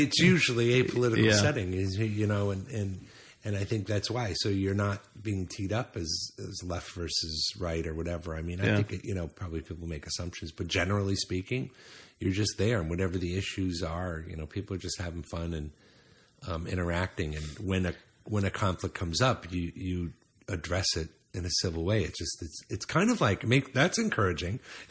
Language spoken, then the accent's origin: English; New Hampshire, United States; I grew up in New Hampshire